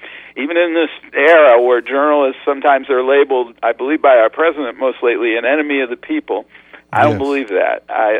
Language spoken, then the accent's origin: English; Rochester, New York, United States; I grew up in Rochester, New York, and I liked stories